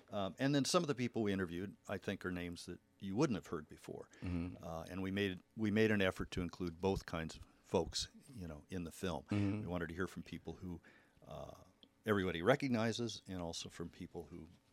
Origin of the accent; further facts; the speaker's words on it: Chicago, Illinois, United States; the things I do now to keep an eye on the neighborhood are the things I learned when I was growing up in Bronzeville.